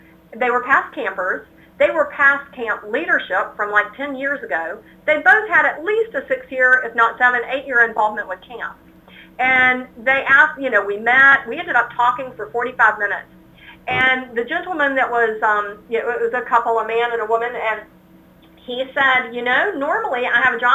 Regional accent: North Carolina, United States; I grew up in North Carolina my first 30 years.

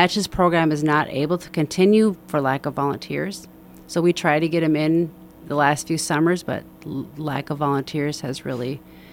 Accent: Fridley, Minnesota, United States; Well, I grew up in Fridley, graduated from Fridley High School.

